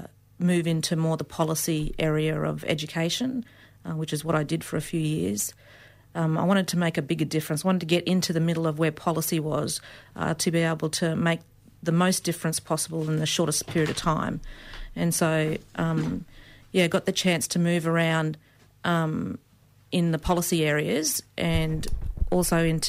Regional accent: Woodridge, Queensland, Australia; But I grew up in Woodridge, which we moved to the mainland pretty much when I started school, myself and then my younger brother, and then we had two more brothers join us when we moved to the mainland.

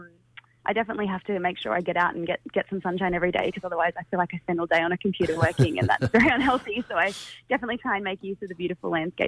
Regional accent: Mullumbimby, New South Wales, Australia; now in Gold Coast, Australia; My mob is from the Kulin Nation, but I spent most of my time growing up on Bundjalung country in Mullumbimby and now live on Yugambeh country on the Gold Coast, so kind of been around a little bit

